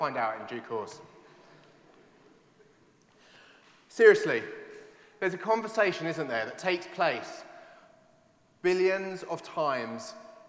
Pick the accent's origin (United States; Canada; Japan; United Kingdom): United Kingdom; East of England; growing up in Essex, where as a boy, as a teenage boy, you'd be lucky to get